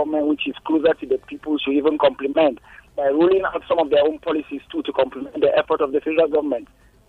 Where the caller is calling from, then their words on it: Oshakati, Oshana, Namibia; I'm calling you from Oshi.